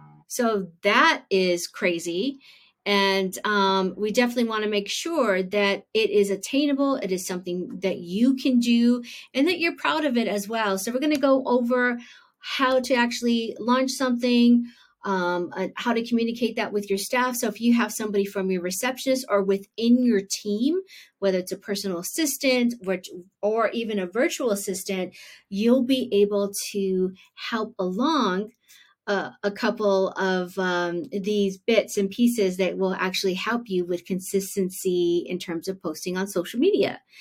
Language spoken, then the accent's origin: English; Los Angeles, California, United States; now in Auckland, New Zealand; I live in New Zealand. I am in Auckland, New Zealand. I'm originally from Los Angeles.